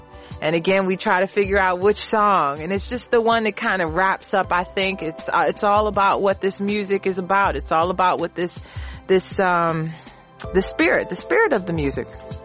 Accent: Detroit, Michigan, United States; born there; From where I was born in Detroit, Michigan, to wherever you are, this is in fact what it is all about.

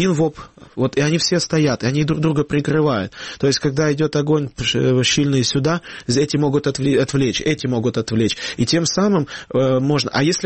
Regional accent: Yevpatoria, Crimea, Ukraine; евпаторийский, я крымский украинец.

